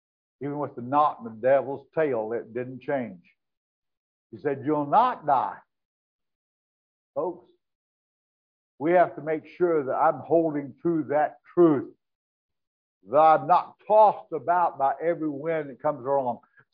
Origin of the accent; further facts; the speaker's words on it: Joplin, Missouri, United States; Where I grew up in Joplin, by the school, there is a steel post driven into the ground.